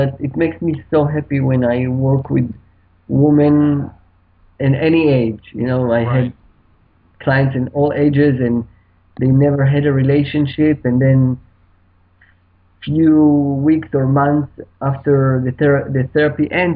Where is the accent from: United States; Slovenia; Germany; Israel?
Israel; I was born and raised in Israel.